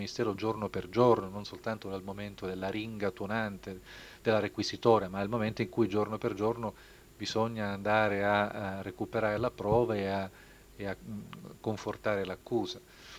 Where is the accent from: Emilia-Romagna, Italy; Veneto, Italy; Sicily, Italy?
Sicily, Italy; ve lo dico da siciliano